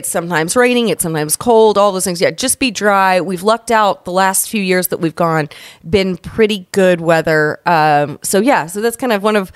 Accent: Indiana, United States; also born or lived in Louisville; Born in Louisville, raised in Southern Indiana, yes.

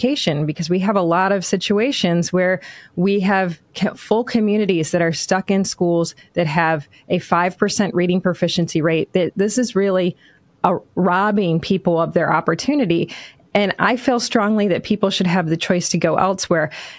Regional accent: Michigan, United States; I am obviously from Michigan

